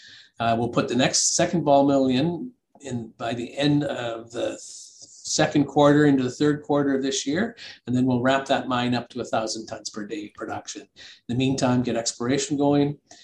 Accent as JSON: {"language": "English", "country": "Canada", "said": "I'm a Canadian, and we explore projects way very remote."}